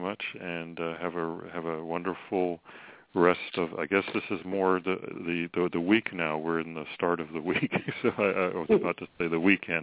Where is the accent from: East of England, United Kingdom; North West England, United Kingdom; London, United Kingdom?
London, United Kingdom; born there; I'm sorry, but I just want to say, did you know that I was born in London?